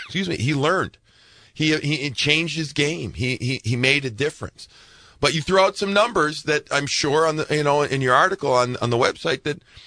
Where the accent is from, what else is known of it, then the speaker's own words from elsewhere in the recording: Chicago, Illinois, United States; I lived in New York. It's a nice sports town. It's not Boston. I'm from Chicago, too.